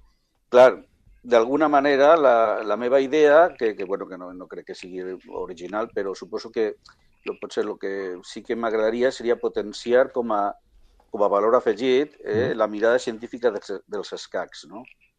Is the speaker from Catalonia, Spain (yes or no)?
no; Sagunt, Valencian Community, Spain; jo soc de València, el meu club, bueno, jo soc de Sagunt, que és una ciutat que està, bueno, coneguda entre Castelló i València, de la comarca del Camp de Morvedre